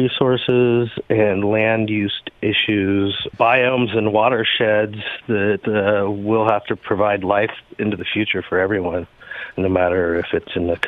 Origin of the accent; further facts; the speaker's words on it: Chico, California, United States; because I grew up in Chico, California